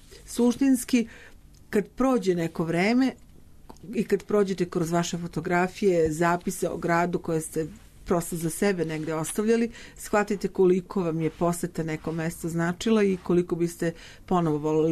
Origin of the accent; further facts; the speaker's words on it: Belgrade, Serbia; ja sam iz Beograda i putujem dalje